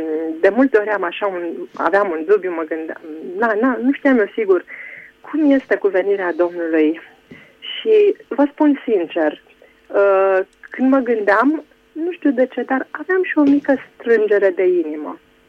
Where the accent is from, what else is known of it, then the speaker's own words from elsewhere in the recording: Bucharest, Romania; sunt din București.